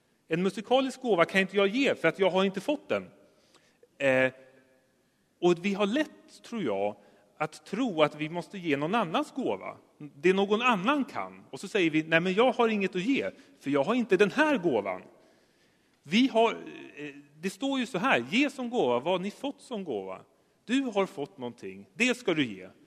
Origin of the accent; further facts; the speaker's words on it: Norrland, Sweden; Jag är ju norrlänning så jag är van vid kalla bilar året runt.